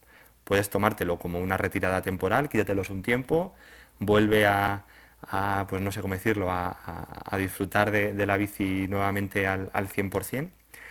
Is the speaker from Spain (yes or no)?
yes; Spain; los que somos de España creo que todos sabemos qué es el Camino de Santiago